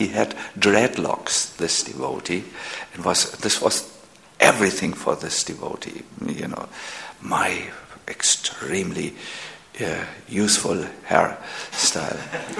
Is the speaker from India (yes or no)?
yes; India; We can manage. We can manage. We are from India.